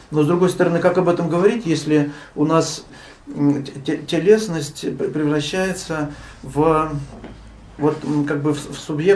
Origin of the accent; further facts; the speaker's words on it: Tatarstan, Russia; Ну, я родился, вырос в Татарстане, недалеко от Елабуги это было, в общем. Я туда много раз в детстве тоже ездил.